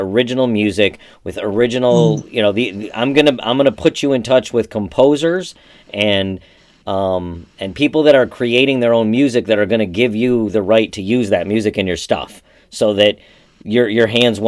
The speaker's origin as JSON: {"language": "English", "country": "United States", "accent": "American", "said": "I got my American accent"}